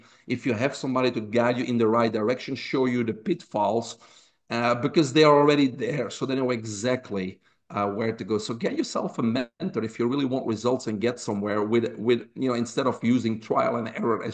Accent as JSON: {"language": "English", "country": "Belgium", "tie": "born or raised there", "moved": "yes", "lives_now": "United States", "said": "Because I grew up in Belgium. I saved $400, packed a backpack, put my jeans on, and came to the United States."}